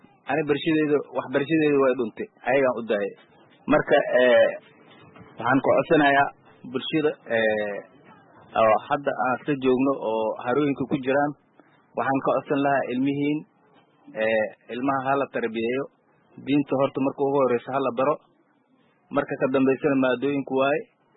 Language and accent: Somali; Bardheere, Gedo, Somalia; moved away; Waxaan ka soo qaxnay Bardheera, tuuladeeda meel la dhahay Warharan la dhahay aan kusoo qaxnay.